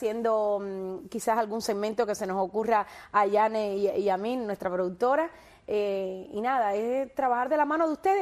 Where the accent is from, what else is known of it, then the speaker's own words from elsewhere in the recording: Cuba; como todos los cubanos que estamos fuera de Cuba